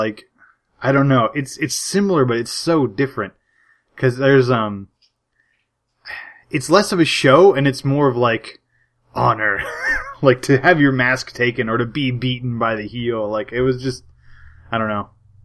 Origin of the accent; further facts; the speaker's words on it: California, United States; Growing up in Central California, there's a huge, huge Mexican population in Central California.